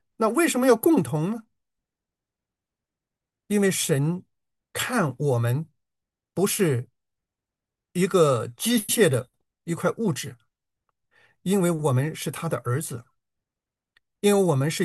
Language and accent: Chinese; China; 可是我们中国人虽然没有信仰，但是我们深知道人无完人。